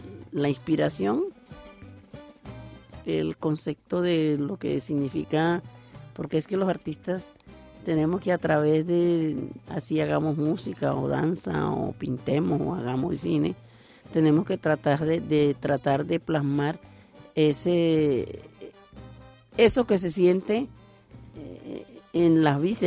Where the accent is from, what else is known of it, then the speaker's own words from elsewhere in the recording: Caribbean Region, Colombia; Mi pueblo, Colombia, tiene muchas regiones. Tiene dos océanos, el Atlántico y el Pacífico. A su vez de que tiene, yo estoy en el área del Caribe